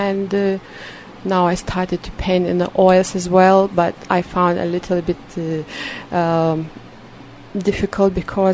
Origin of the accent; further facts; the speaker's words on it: Lithuania; English is a second language; Originally, I am Lithuanian, came from Lithuania, beautiful green country